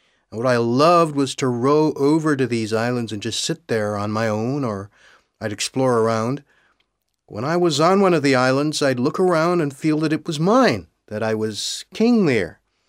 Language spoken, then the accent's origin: English; Canada; because I'm Canadian and I was raised there.